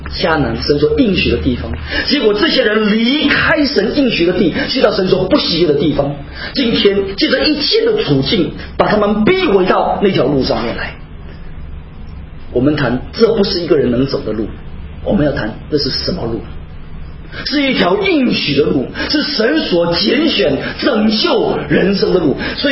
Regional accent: China; 我们中国人有一个特点，非常好斗，跑到哪里都斗。

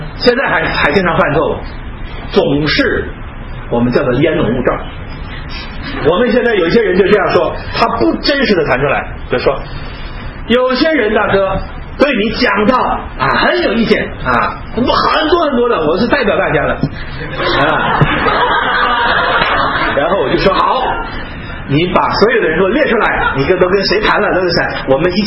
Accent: China

